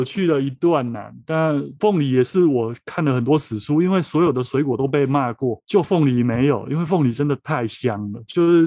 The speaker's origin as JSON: {"language": "Chinese", "country": "Taiwan", "first_language": "Taiwanese Hokkien", "second_language": "Chinese", "said": "因为我是台语母语"}